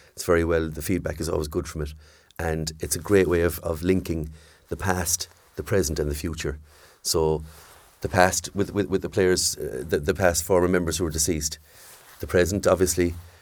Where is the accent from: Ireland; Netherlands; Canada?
Ireland; Cobh, Munster; now in Youghal, Ireland; I'm an East Cork man, but I'm from Cove originally, so a blow-in, as they say. I came down to Youghal a good few years ago